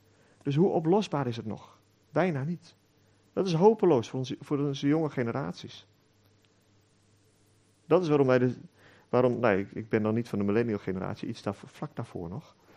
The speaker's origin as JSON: {"language": "Dutch", "town": "Lelystad", "region": "Flevoland", "country": "Netherlands", "tie": "born or raised there", "said": "Ik ben opgegroeid in Lelystad en daar zaten we in de gemeente."}